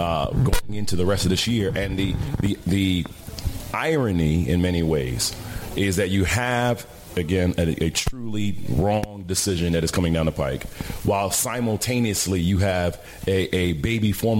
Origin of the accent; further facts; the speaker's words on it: Bronx, New York, United States; Look, I'm a cat from the Bronx all day, every day, but I'm very passionate about politics.